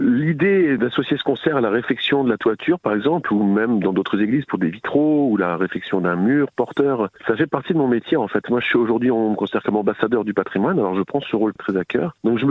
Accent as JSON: {"language": "French", "town": "La Rochelle", "region": "Nouvelle-Aquitaine", "country": "France", "tie": "born or raised there", "said": "j'étais déjà sopraniste quand j'étais enfant à La Rochelle"}